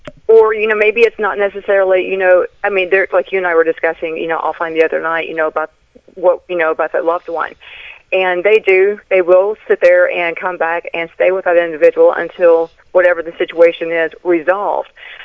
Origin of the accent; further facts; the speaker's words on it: Brockton, Massachusetts, United States; born there; I was born in Brockton, Massachusetts.